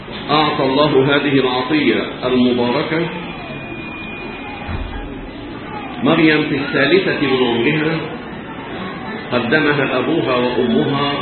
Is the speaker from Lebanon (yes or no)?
no; Egypt